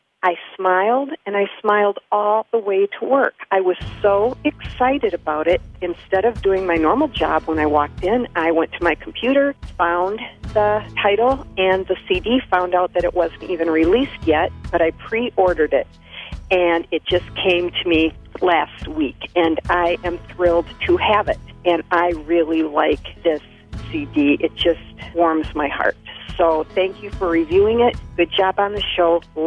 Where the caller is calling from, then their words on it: St. Paul, Minnesota, United States; I'm calling from St. Paul, Minnesota.